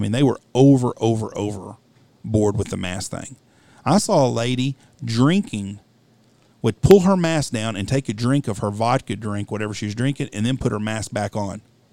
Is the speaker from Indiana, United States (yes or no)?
no; Texas, United States; I said, well, I'm from Texas. We don't wear a mask all the time.